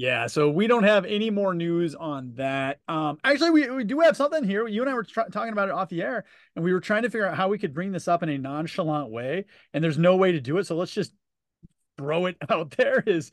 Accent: United States; because as an American, it's gorgeous.

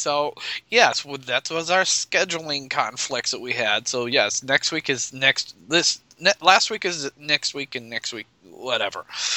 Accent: Nebraska, United States; from Nebraska.

